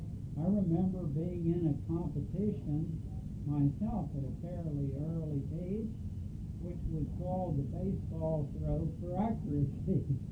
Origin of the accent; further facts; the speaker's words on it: Bel Air, Maryland, United States; It was pleasant growing up in Bel Air, to say the least, because everyone knew everyone else